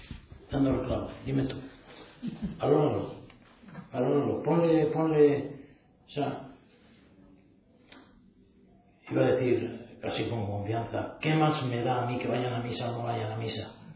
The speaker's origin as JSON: {"language": "Spanish", "town": "Villava", "region": "Navarre", "country": "Spain", "said": "yo soy de Villava"}